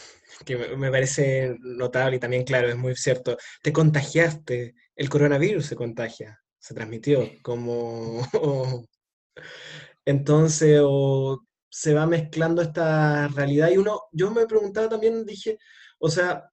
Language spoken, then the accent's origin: Spanish; Chile; pero soy nacionalmente chileno, pero ya si voy a un país argentino, soy extranjero.